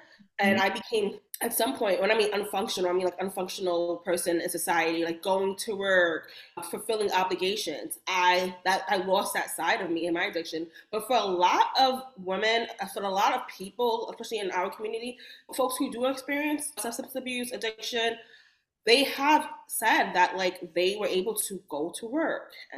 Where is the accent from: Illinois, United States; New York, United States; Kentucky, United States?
New York, United States; New York City; So when my first attempt at sobriety happened in my hometown in New York.